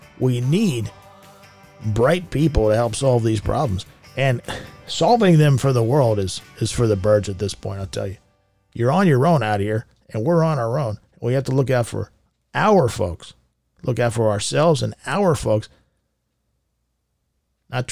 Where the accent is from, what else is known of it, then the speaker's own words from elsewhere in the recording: Asbury Park, New Jersey, United States; I'm from Asbury Park. Do you guys know that?